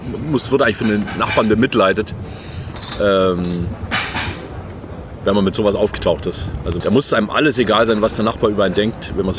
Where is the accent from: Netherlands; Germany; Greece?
Germany; Stuttgart, Baden-Württemberg; Also ich komme aus Stuttgart